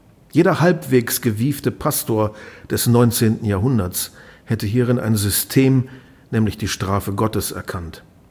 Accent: Lower Saxony, Germany; Wir sind beide in Niedersachsen aufgewachsen.

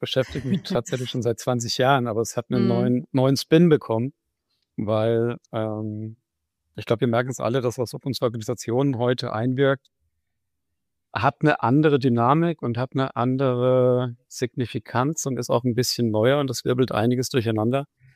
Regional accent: Hesse, Germany; born or raised there; also born or lived in Bavaria / Ruhr

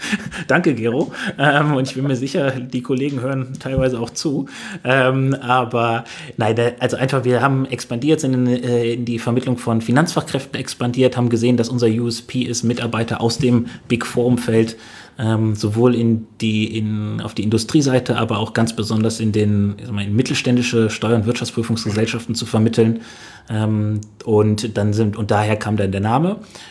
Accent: Bonn, North Rhine-Westphalia, Germany; Und ursprünglich aber komme ich aus Bonn, bin da aufgewachsen, zur Schule gegangen, habe mein Abitur gemacht.

